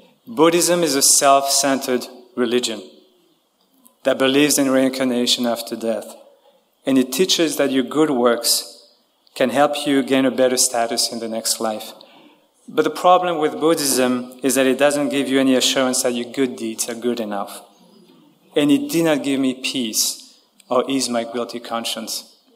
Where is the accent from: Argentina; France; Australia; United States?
France; growing up in France, I didn't have much of a religious upbringing. Following my family tradition, I got baptized as an infant, and I made my first communion at age 14, but my parents were not believers.